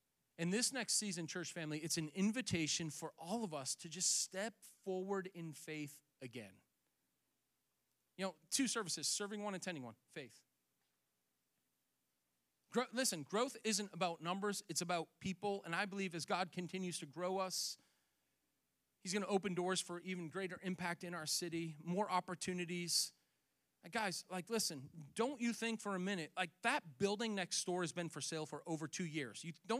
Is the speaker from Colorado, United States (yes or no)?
no; Boston, Massachusetts, United States; moved away as an adult; also born or lived in Triad, North Carolina; So many of you know I'm originally from Boston. Our whole married life, Miriam and I, we've lived here in the Triad.